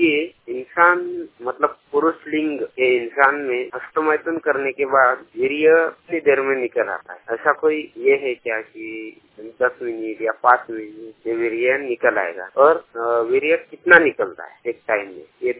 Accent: Nagpur, Maharashtra, India; और मैं नागपुर से हूँ और 26 वर्षीय हूँ।

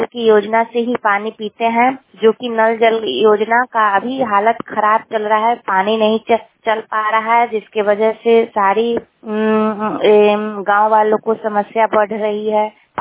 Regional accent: Nagar Nausa, Bihar, India; गांव नगर नौसा, जिला नालंदा से।

